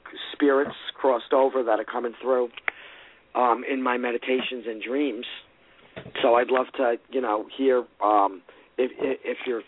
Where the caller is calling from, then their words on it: Long Island, New York, United States; also born or lived in San Diego, United States; I'm calling from Long Island in New York.